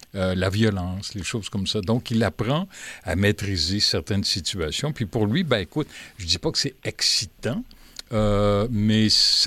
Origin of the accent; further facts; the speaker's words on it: Ottawa, Ontario, Canada; je me rappelle, quand j'étais jeune à Ottawa